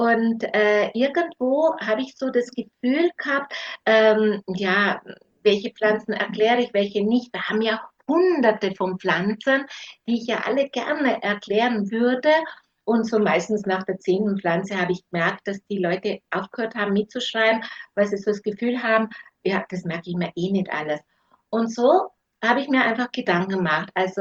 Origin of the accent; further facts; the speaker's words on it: Trentino-Alto Adige, Italy; Ich komme aus dem Süden Südtirol, bin also mitten im Naturpark Trunerhorn aufgewachsen, auf einem Bergbauernhof